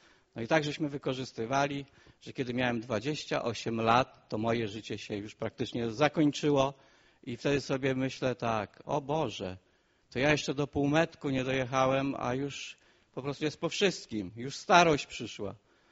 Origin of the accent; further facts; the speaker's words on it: Szprotawa, Lubusz Voivodeship, Poland; born there; Przyjechałem do was z Głogowa. W ogóle urodziłem się w Szprotawie